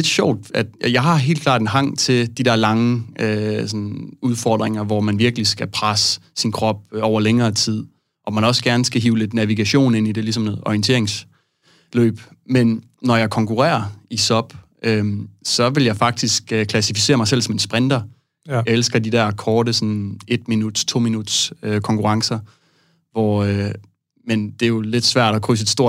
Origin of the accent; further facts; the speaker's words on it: Klitmøller, North Denmark Region, Denmark; jeg er vokset op i Klitmøller med en far, der er fra Californien